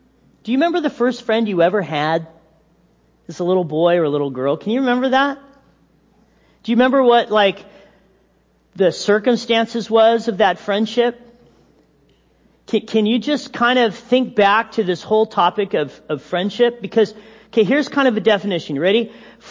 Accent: Big Bear, California, United States; growing up in Big Bear back in the 70s

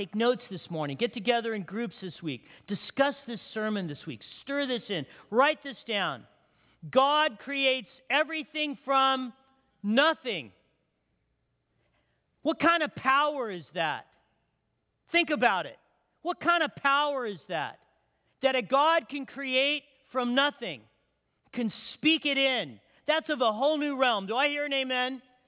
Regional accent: Big Bear, California, United States; When I was a kid growing up in Big Bear, by the way, I'm a hick from Big Bear.

